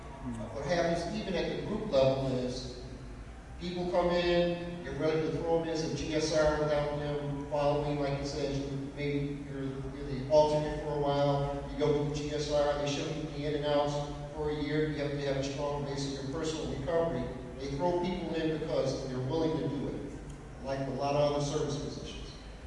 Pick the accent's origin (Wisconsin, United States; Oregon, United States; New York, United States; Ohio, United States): New York, United States; I'm from the Western New York region.